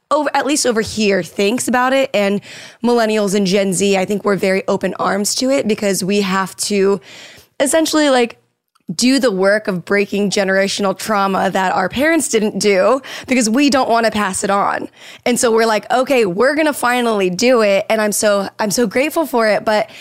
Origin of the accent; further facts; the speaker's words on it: Florida, United States; now in Los Angeles, United States; I grew up in Florida, and I feel like now I live